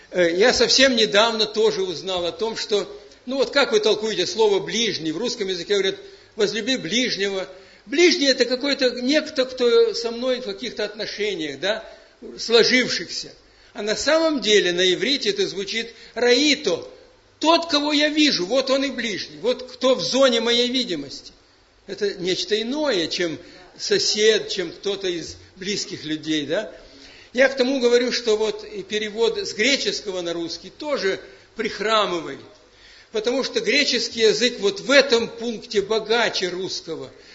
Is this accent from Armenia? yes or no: no; Ukraine; now in Russia; вчера я слышал передачу из Украины по интернету, я иногда слушаю, родная для меня страна в прошлом.